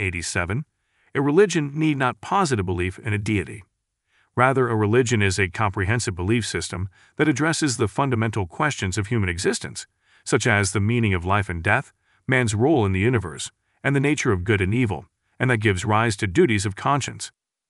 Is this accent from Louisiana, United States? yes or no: no; Michigan, United States; when I later began teaching in my home state of Michigan.